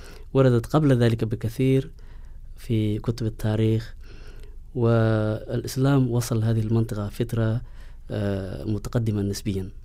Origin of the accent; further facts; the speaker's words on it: Somalia; now in Australia; نعم، أنا أصلا من الصومال، والصومال بلد عربي إسلامي معروف